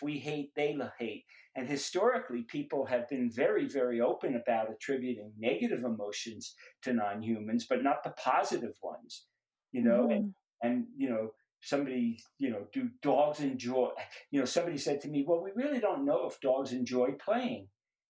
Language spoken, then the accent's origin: English; Brooklyn, New York, United States; born there; because I was born in Brooklyn, New York, and there weren't many wild animals.